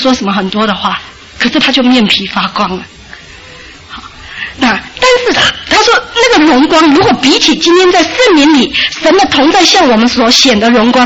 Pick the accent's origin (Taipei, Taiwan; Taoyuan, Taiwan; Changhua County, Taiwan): Taipei, Taiwan; 因为我是台北人啊，那在家里又是老幺哈，女孩子的老幺